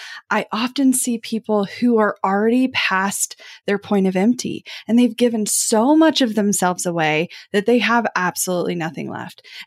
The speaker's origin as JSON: {"language": "English", "town": "Kansas City", "region": "Missouri", "country": "United States", "tie": "born or raised there", "said": "Because I don't know about where you grew up, but growing up in Kansas City, there were clearly names of people, of families that had the wealth"}